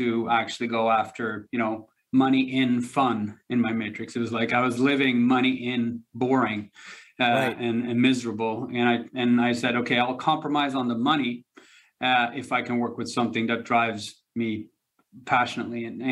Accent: Stockholm, Stockholm County, Sweden; English is a second language; also born or lived in New York; Well, I grew up here in Stockholm, Sweden, but we did move to the U.S.

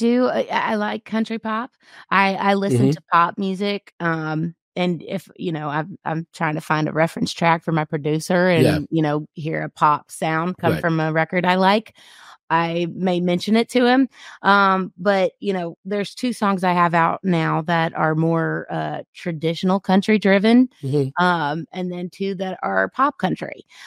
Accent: Memphis, Tennessee, United States; I'm from Memphis, mm-hmm.

